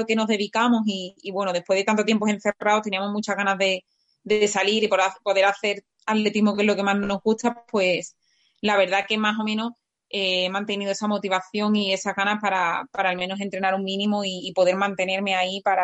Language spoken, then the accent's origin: Spanish; Huelva, Andalusia, Spain; que yo soy de Huelva y no estoy casi nunca por allí